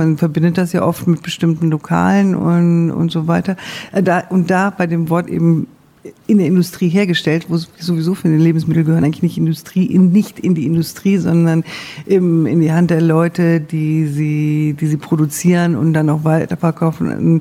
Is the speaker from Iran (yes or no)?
yes; Iran; moved away as an adult; now in Germany; ich bin ja Halbiranerin, mein Vater war Iraner, ich bin auch im Iran aufgewachsen, habe da Abitur gemacht und bin erst dann mit 20 nach Deutschland gekommen.